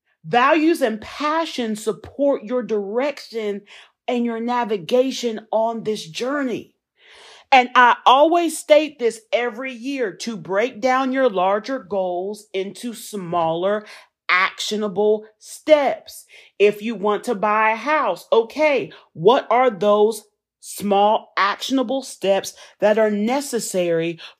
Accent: the South, United States; accent: Southern; Ooh, my Southern accent came out.

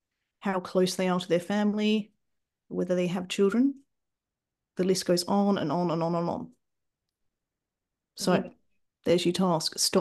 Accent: Australia; So I'm Australian, for example. You might just be judging me because my accent's a bit weird.

